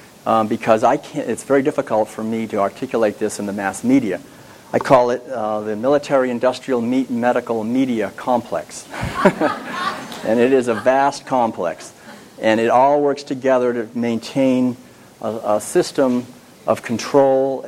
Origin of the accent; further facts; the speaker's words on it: Concord, Massachusetts, United States; I was born in Concord, Massachusetts, and raised there